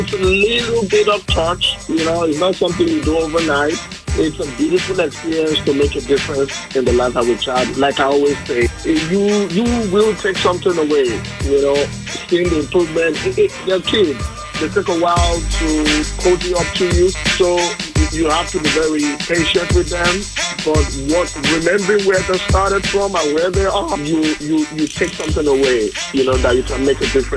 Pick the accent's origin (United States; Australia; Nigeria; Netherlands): Nigeria; I'm originally from Nigeria.